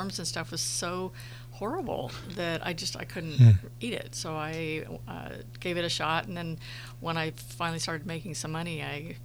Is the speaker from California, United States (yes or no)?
yes; Sonoma, California, United States; I grew up in Sonoma, actually.